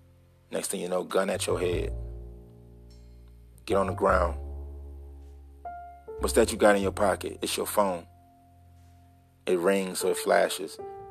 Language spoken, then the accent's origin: English; United States; And I say we, because I'm an American.